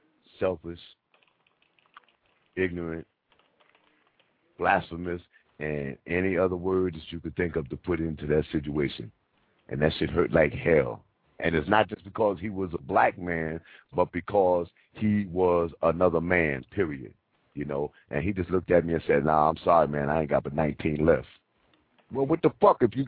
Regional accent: Brooklyn, New York, United States; also born or lived in Paterson, New Jersey; I'm from the East Coast. I was born in Paterson, New Jersey, and I was raised in Brooklyn.

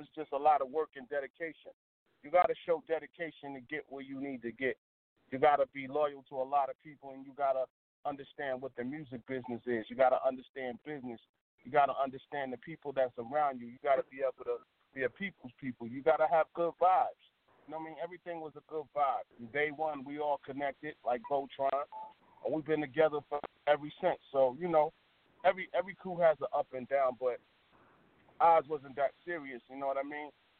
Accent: Brooklyn, New York, United States; the first lieutenant of the Universal Flipmo Squad. I'm from Flatbush, Brooklyn.

